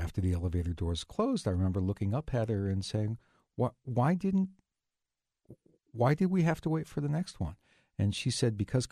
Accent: Northeast, United States; Growing up in the Northeast, I can remember as a very small child when my grandfather's farm was still being worked

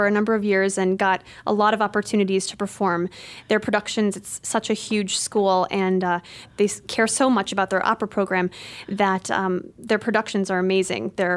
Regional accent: Washington, Iowa, United States; now in Chicago, United States; I am originally from Washington, Iowa, and I went to the University of Iowa for undergrad and then went to Indiana University over in Bloomington, Indiana for my graduate studies. And now I live in Chicago.

